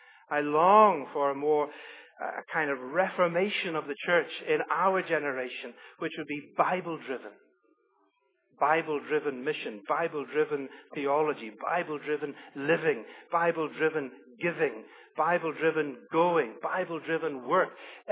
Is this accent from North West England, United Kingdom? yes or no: no; Belfast, Northern Ireland, United Kingdom; the church that we grew up in Belfast, Liz and I.